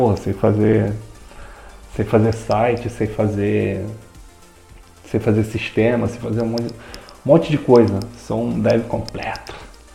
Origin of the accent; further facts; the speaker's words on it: Rio de Janeiro, Brazil; eu morei numa cidade do interior onde minha esposa nasceu, sacou? Eu sou carioca, morava no Rio, já morei em outros lugares do Brasil